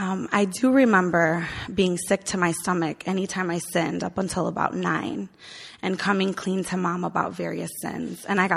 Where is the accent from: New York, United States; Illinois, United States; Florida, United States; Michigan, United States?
Illinois, United States; Chicago; I grew up in Chicago. I considered myself a city girl.